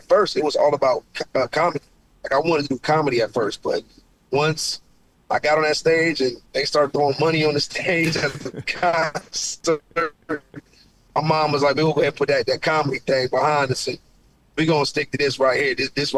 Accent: Columbus, Ohio, United States; So my hometown of Columbus, Ohio.

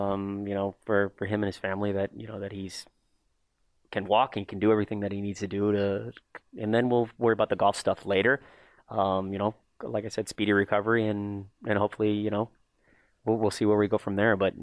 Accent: Michigan, United States; I grew up in Michigan, went to Ferris State up there

